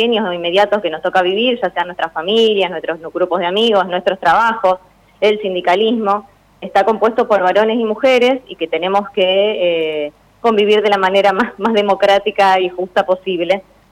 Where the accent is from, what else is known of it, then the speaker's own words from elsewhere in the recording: Campo Andino, Santa Fe, Argentina; moved away; yo soy de un pueblo, soy de Campo Andino, me vine a vivir acá cuando empecé a estudiar.